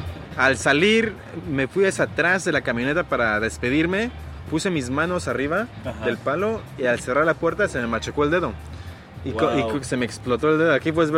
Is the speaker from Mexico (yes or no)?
yes; Oaxaca, Mexico; born there; yo nací en Oaxaca, en Oaxaca, México, en el sur. Ah, en Oaxaca, Oaxaca. Mi mamá es de Mitla, mi papá es de Matatlán.